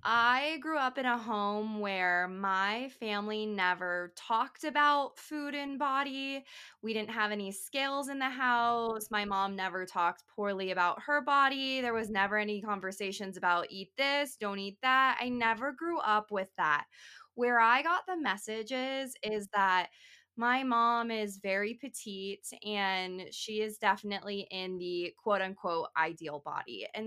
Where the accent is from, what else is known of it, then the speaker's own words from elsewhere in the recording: Arizona, United States; now in Jackson Hole, United States; I live in Jackson Hole, Wyoming, but I'm originally from Arizona. I moved out here 4 years ago for an internship for my master's.